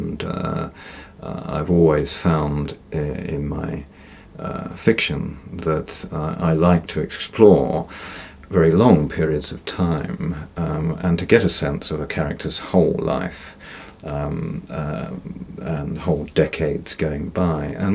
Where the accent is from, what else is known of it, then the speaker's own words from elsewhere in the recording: London, United Kingdom; I'm indisputably English, and I come from London. I was born in London, I've lived in London most of my life